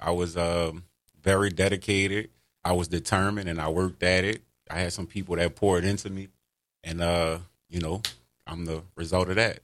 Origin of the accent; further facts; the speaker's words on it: Gretna, Louisiana, United States; I'm originally from the West Bank. I grew up in Gretna.